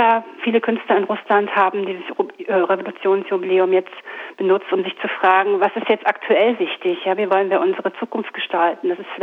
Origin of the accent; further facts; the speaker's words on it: East Germany, Germany; Ich bin in der DDR aufgewachsen und musste das in der Schule lesen.